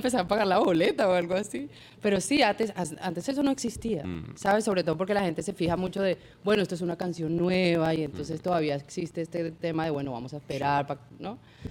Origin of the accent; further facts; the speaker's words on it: Bogotá, Colombia; born there; Yo nací en Bogotá, Colombia, país del que me siento súper orgullosa.